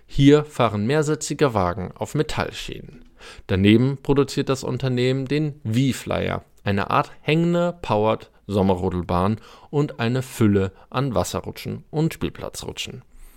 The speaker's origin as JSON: {"language": "German", "region": "Hesse", "country": "Germany", "tie": "born or raised there", "said": "die aus meinem Heimatbundesland kommt. Ganz im Osten Hessens liegt Rastorf"}